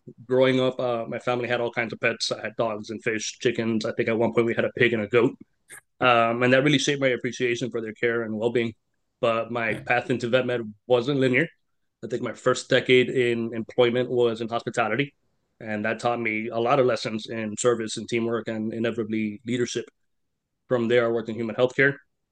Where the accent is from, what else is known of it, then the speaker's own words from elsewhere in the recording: Miami, Florida, United States; I mean, I wasn't born here, but I came here as a baby. So it's the same thing to me.